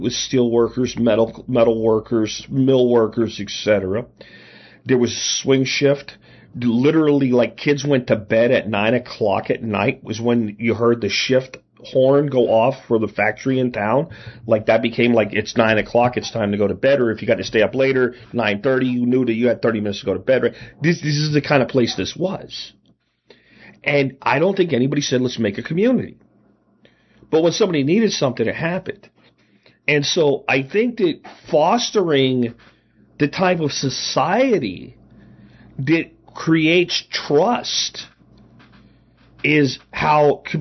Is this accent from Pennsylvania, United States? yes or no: yes; Pennsylvania, United States; also born or lived in Florida; Growing up in rural Pennsylvania, once we moved from Florida, the place had a very tight-knit community. There were ethnic divisions, but they were all fanciful and fun because everybody just considered themselves a coal regioner first.